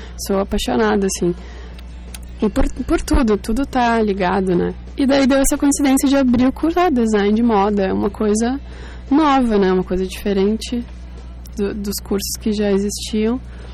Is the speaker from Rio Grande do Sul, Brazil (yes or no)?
yes; Venâncio Aires, Rio Grande do Sul, Brazil; Eu sou de natural de Venâncio Aires